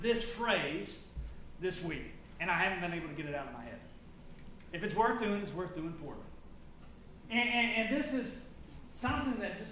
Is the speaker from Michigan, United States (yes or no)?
no; Alabama, United States; I was not raised in North Carolina. I was raised in Alabama.